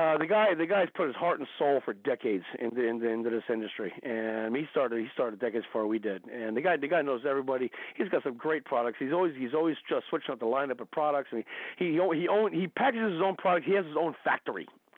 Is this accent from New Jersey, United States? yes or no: yes; New Jersey, United States; We're really loud and obnoxious. Hey, we're from Jersey.